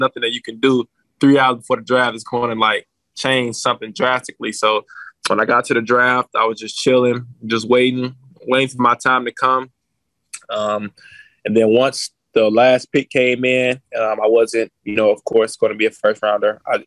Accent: Chicago, Illinois, United States; You know, I'm from Chicago, so I'm seeing all the jerseys

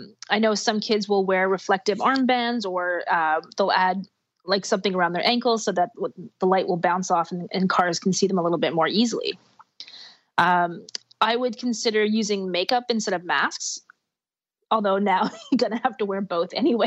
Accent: Montreal, Quebec, Canada; growing up in Montreal, I remember so often wearing my snowsuit with my costume stuck over the top.

